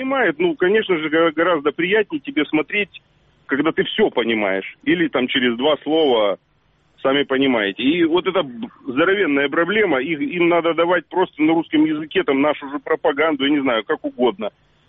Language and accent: Russian; Luhansk, Luhansk Oblast, Ukraine; now in Sievierodonetsk, Ukraine; я сейчас вынужденный переселенец, живу в Северодонецке, но вообще из Луганска.